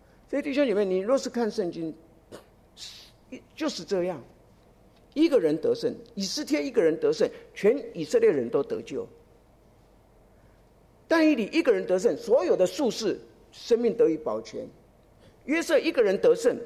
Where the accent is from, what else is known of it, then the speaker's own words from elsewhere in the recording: United States; 整个加拿大，对不起，我是美国人。